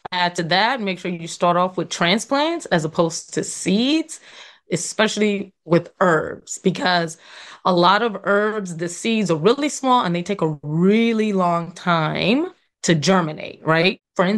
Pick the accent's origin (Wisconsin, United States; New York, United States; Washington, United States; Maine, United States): New York, United States; even being born and raised in New York, I just knew I wanted to have for myself at some point.